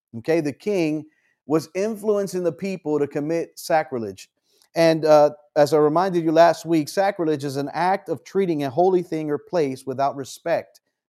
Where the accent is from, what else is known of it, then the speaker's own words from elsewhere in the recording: United States; Though specifically, I'm American, so I speak about my current president